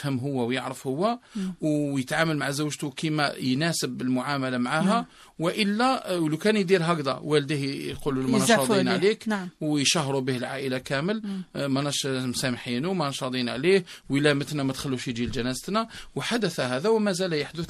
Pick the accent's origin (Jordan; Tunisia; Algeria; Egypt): Algeria; وهذا موجود يعني في بعض المجتمعات عندنا في الجزائر هي نماذج وقدوة في هذا المجال